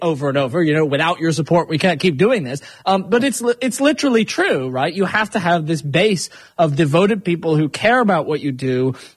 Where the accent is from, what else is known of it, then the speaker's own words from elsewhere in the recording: Sarasota, Florida, United States; because obviously I'm from Sarasota